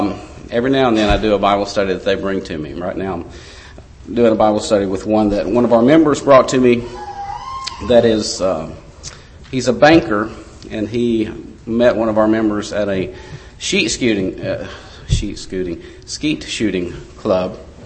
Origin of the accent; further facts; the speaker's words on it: Tuscaloosa, Alabama, United States; When I'm originally from Tuscaloosa